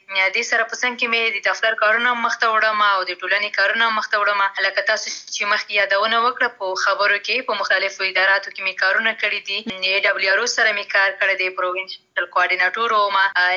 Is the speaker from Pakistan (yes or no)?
no; Khost, Afghanistan; موږ په خوست کې خوست یو داس کلتوري ټولنه ده